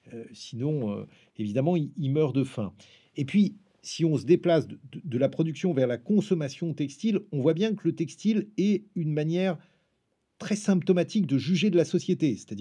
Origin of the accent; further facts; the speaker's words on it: France; born there; je suis un juif diasporique, c'est-à-dire je suis né en France et j'espère mourir en France. Je me considère parfaitement comme français